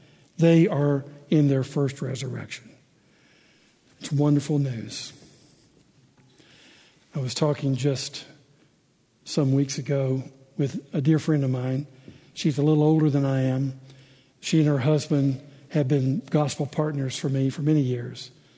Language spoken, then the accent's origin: English; Memphis, Tennessee, United States; Most of you know I'm from Memphis.